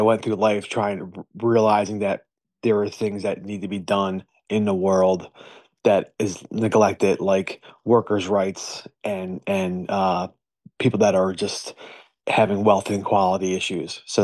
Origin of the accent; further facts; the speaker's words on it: Philadelphia, Pennsylvania, United States; I grew up in the Kensington section of Philadelphia that's known for crime and drug abuse and poverty. I live now in the suburbs with my wife